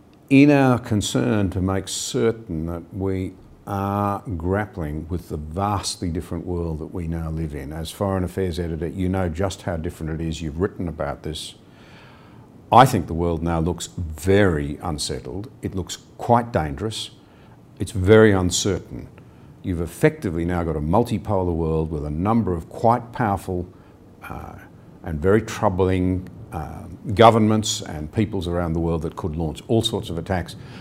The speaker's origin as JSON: {"language": "English", "country": "Australia", "said": "it seems, on demolishing one another in a way that really distresses me as an Australian who thinks we should be focusing on the things that unite us"}